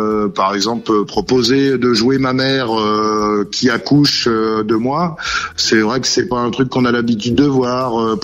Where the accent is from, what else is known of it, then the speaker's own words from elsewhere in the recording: Cognac, Nouvelle-Aquitaine, France; born there; ma naissance à Cognac sous les effets de l'alcool, hein, puisque je suis né dans le Cognac